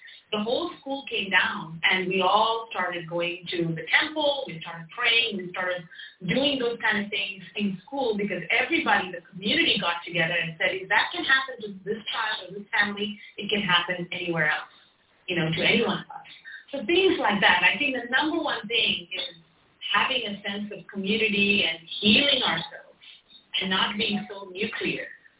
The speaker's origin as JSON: {"language": "English", "country": "India", "tie": "born or raised there", "said": "But coming from a country, India, I was born and raised in India."}